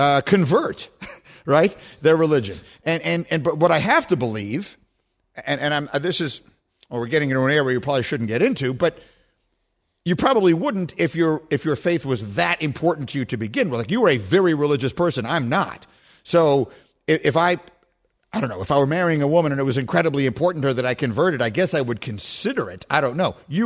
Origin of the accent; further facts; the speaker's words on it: New York City, New York, United States; the apartment I grew up in New York City